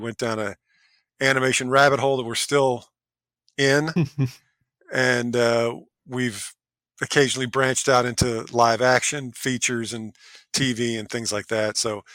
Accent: Tennessee, United States; now in Los Angeles, United States; No, I grew up in the Southeast. I grew up in Tennessee, and I moved out to L.A. About 30 years ago.

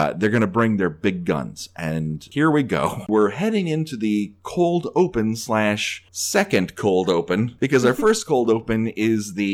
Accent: Long Beach, California, United States; I'm from Long Beach, but my partner is way out there in the hinterlands of Brooklyn, New York.

